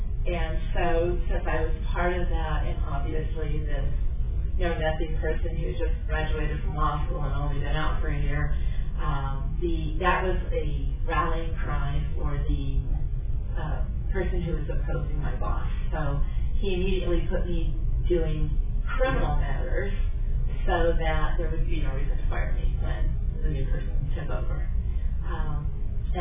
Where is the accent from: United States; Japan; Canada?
United States; Douglas, Arizona; I am a native of Arizona, born and raised in Douglas.